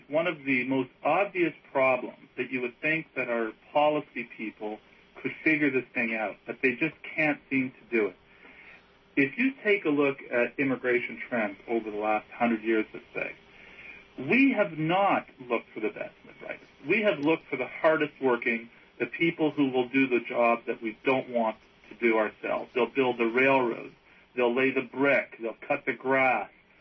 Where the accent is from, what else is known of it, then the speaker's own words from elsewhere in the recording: Canada; it makes us feel good as Canadian citizens that we can attract the best and the brightest.